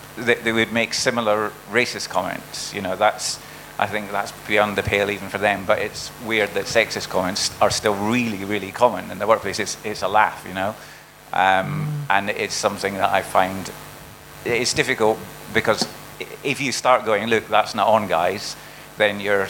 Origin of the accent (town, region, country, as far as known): Dundee, Scotland, United Kingdom